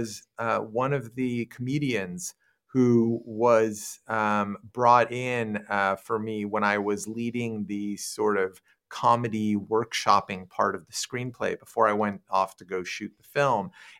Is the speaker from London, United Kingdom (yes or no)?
yes; London, United Kingdom; it's my hometown. I was born in London. I live here. This is where I make my home.